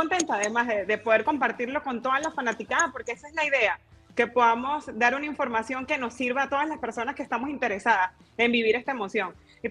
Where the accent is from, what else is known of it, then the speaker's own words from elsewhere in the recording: Venezuela; Ok, soy venezolana.